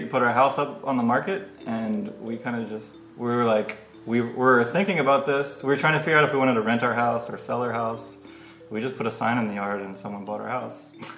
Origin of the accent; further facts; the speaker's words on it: Atlanta, Georgia, United States; from Atlanta, Georgia as well. We've got four kids.